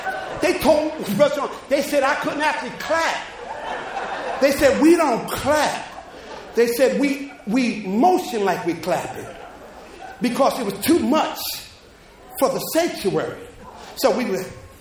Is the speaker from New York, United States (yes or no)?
no; New Jersey, United States; He knew I was from New Jersey.